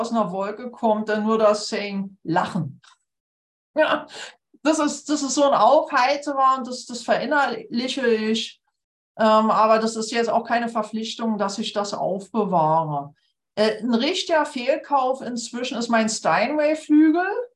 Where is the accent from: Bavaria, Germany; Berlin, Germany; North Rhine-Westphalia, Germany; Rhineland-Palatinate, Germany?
Berlin, Germany; Und so trennte ich mich, glaube ich, von 8 Outdoor-Jacken als Berliner.